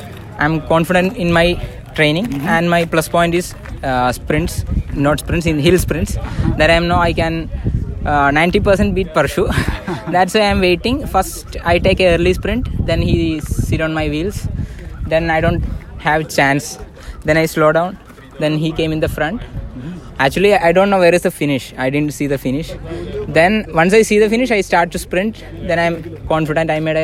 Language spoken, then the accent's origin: English; Kerala, India; I'm from Kerala, I can manage.